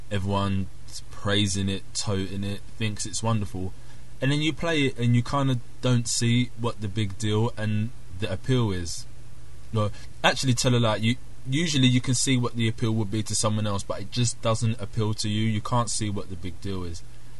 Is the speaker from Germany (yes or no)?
no; United Kingdom; I am from the UK. I am British.